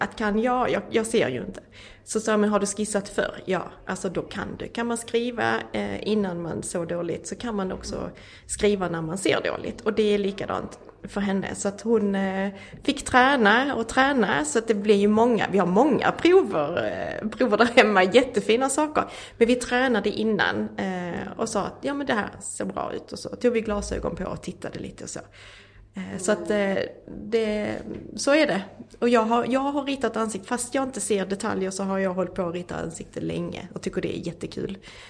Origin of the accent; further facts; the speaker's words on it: Skåne, Sweden; Så jag har åkt upp här till Stockholm. Jag kommer ju från Skåne.